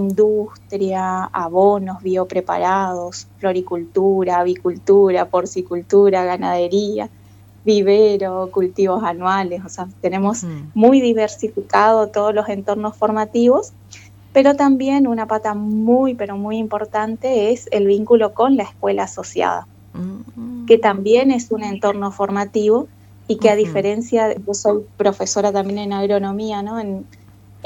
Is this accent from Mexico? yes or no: no; Oberá, Misiones, Argentina; Soy de Oberá, de una zona ahí de Puerto Panambí, muy cerquita ahí de la cultura brasilera.